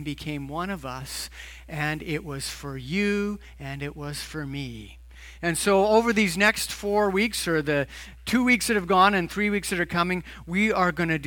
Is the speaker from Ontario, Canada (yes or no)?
no; Edmonton, Alberta, Canada; Growing up in Edmonton, Valentine's Day was a huge deal.